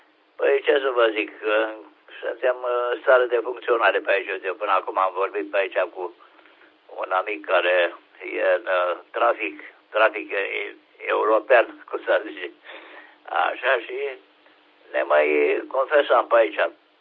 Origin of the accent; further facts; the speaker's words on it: Oltenia, Romania; suntem Olteni